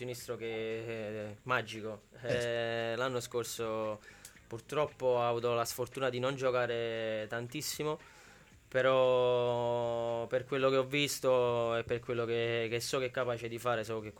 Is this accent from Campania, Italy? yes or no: yes; Naples, Campania, Italy; anche se eravamo in Brasile e c'era la rivalità, però noi, essendo napoletani, forse